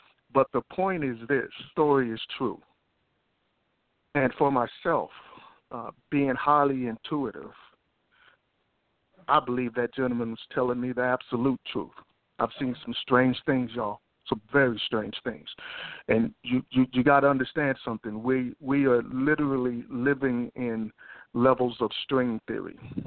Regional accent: Houston, Texas, United States; I'm from Houston, Texas.

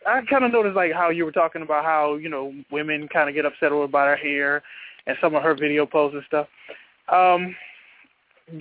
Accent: United States; born there; I was born in the States, but I am Jamaican by descent.

